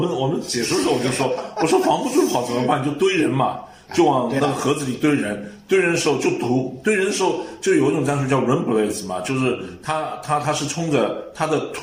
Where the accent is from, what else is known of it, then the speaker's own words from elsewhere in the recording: Kansas City, Missouri, United States; KC 是我的家乡。